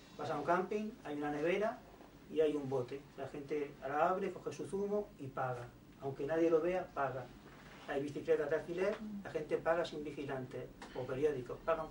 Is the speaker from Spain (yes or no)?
yes; Spain; Italian is a second language; In mio paese la unica forma di lucha attuale, forma reale di lucha, in la che la gente sale alla calle, si enfrenta alla polizia, forma concreta di lucha